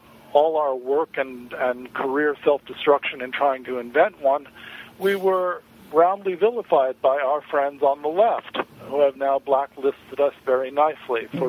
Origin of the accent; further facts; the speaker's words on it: California, United States; they reminded me very much of growing up in Reagan's California